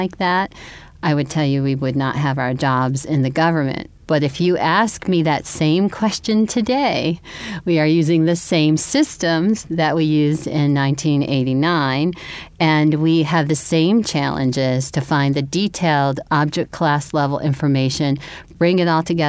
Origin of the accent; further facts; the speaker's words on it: Buffalo, New York, United States; born there; I was born in Buffalo, and I was born into an immigrant, first-generation Italian family, had a lot of family history and community.